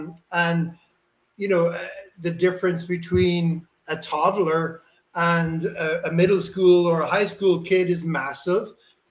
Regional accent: Ireland; growing up in Ireland

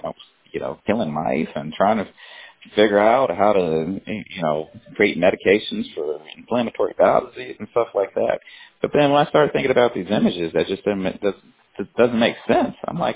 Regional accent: Chicago, Illinois, United States; so I'm a Chicagoan. Like, I know these neighborhoods. I'm from these neighborhoods. I live in these neighborhoods.

